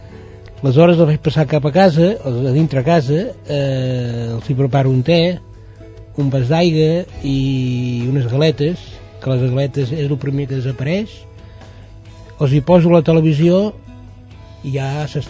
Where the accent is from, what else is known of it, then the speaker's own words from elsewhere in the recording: Malgrat de Mar, Catalonia, Spain; Jo sóc de Malgrat, sí.